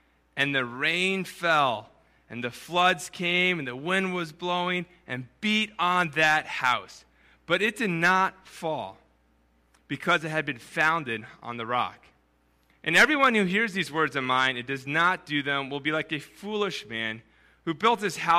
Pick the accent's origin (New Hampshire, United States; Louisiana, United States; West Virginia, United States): New Hampshire, United States; When I was growing up in New Hampshire, we rented a farmhouse our first year there